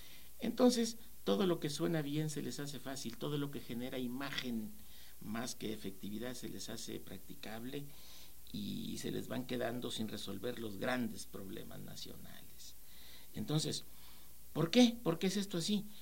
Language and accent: Spanish; Mexico; que es el, sí, caso nuestro, como mexicanos